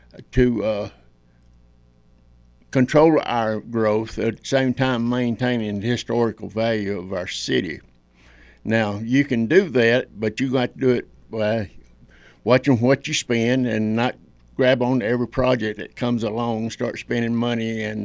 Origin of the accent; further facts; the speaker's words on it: Adairsville, Georgia, United States; I'm a full-time, lifelong member of Bartow County. I was born and raised in Adairsville. I moved to New Harley in 1988.